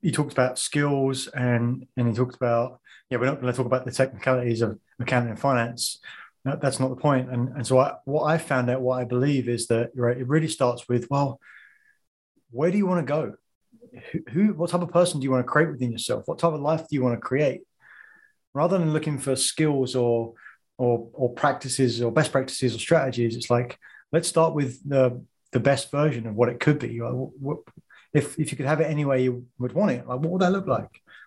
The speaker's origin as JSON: {"language": "English", "region": "England", "country": "United Kingdom", "tie": "born or raised there", "said": "growing up in England, I worked for almost 20 years in the banking world, all over the world. I've lived in three continents and five locations"}